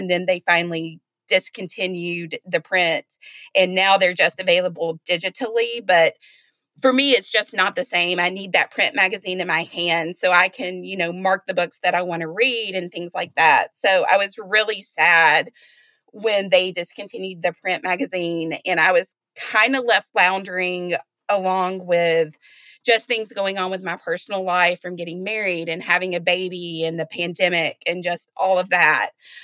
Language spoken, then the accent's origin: English; Kentucky, United States; Well, I grew up an avid reader. I grew up in South Central Kentucky, a few miles from Mammoth Cave National Park.